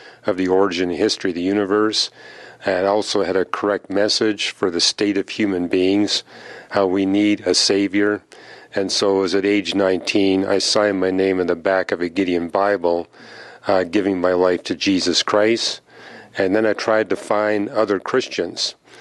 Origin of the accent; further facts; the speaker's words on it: Canada; Well, I was born, raised, and educated in Canada. I'm a Canadian.